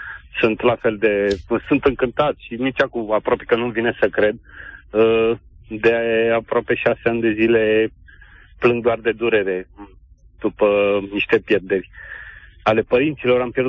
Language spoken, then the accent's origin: Romanian; Ploiești, Prahova, Romania; sunt din Ploiești